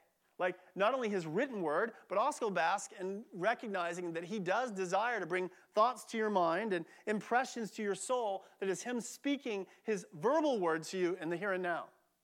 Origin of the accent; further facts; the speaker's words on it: Austin, Texas, United States; I come from Austin, or from Williamson County, so I love that if you go to Starbucks